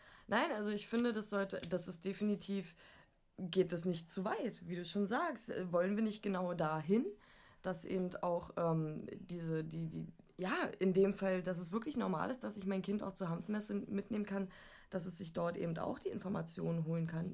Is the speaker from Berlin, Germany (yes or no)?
yes; Berlin, Germany; born there; ich bin wirklich froh, in Berlin auch geboren worden zu sein